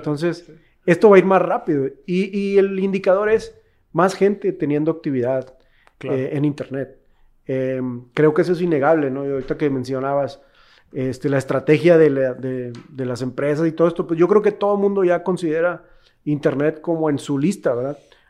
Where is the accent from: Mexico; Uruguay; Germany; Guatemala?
Mexico; ¿Cómo hacemos que nosotros mismos, como mexicanos, digamos, oye, yo quiero emprender?